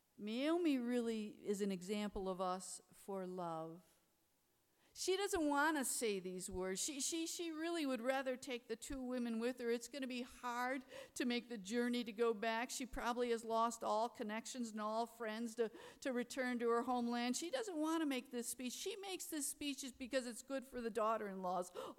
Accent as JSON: {"language": "English", "town": "Detroit", "region": "Michigan", "country": "United States", "said": "I'm from Motown."}